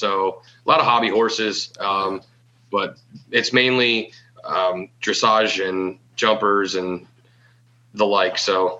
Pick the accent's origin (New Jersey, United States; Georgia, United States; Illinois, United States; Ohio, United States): New Jersey, United States; They don't look at me as funny as the people from the I states when I tell them I'm a farmer from New Jersey.